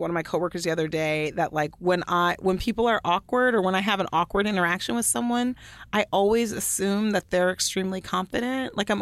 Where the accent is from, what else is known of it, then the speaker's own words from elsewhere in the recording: Allen, Texas, United States; I was working at the Outlet Mall near where I grew up in Allen, Texas.